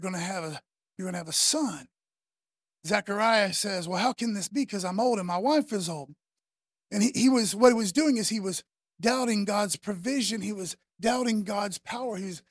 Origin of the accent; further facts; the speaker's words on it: East Milton, Massachusetts, United States; born there; So, little background. I was born in East Milton